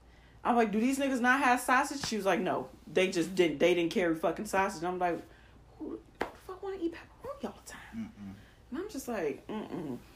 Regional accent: Chicago, Illinois, United States; Because even though I'm from Chicago, I can't tell you. I ain't been to Giordano's in like 7 or 8 years.

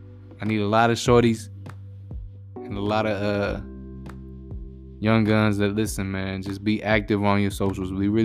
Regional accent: Boston, Massachusetts, United States; If y'all ever seen movies of The Departed, I'm from Boston, that's how it looks.

